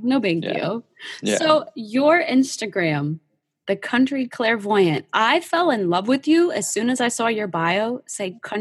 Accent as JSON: {"language": "English", "region": "Midwest", "country": "United States", "tie": "born there", "said": "Like, I was born in the Midwest. I love all things country."}